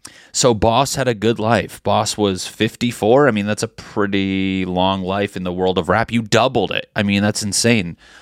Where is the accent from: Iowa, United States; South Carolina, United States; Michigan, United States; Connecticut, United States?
Connecticut, United States; You know, I'm from Connecticut. What do you know about hip-hop, Matt?